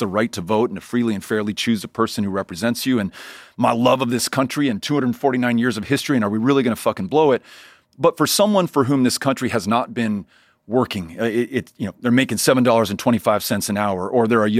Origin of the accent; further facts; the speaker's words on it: El Paso, Texas, United States; El Paso, Texas, my hometown.